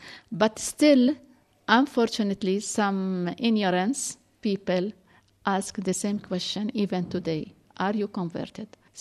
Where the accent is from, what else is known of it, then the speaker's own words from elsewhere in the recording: Bethlehem, West Bank, Palestine; since I was from Bethlehem, the congregation, the place of formation was in France, in Marseille. And when I have been for the first time in 1971, when I said I'm coming from the Holy Land, from Bethlehem, are you Christians?